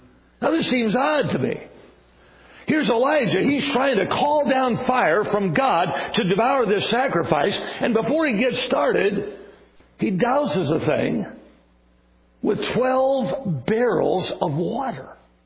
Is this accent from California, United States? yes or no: no; Wisconsin, United States; Now, I'm not an outdoorsman. I grew up in Wisconsin. I grew up on a dairy farm, and I spent certainly a lot of time outside.